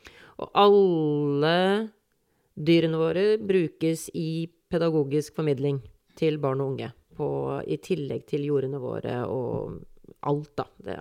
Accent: Holmlia, Oslo, Norway; jeg har vokst opp på Holmlia, bodd her I, nå blir det 46 år. Barna mine vokser opp her, og jeg veldig Holmlia-patriot, jeg veldig glad I Holmlia.

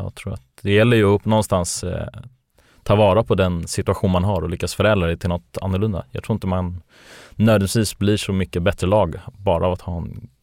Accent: France; jag är fransman, champagne är som vatten för mig

